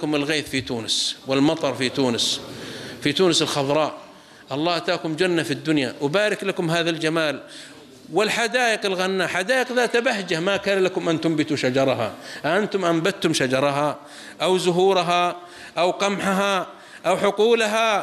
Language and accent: Arabic; south, Saudi Arabia; عندنا في الجنوب في السعودية